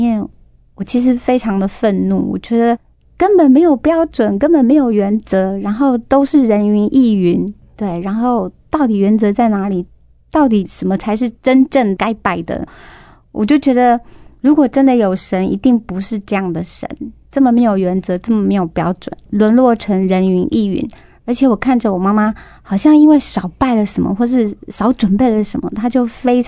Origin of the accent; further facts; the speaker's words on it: Taiwan; 我是出生成长在一个非常传统民间信仰的台湾家庭里面。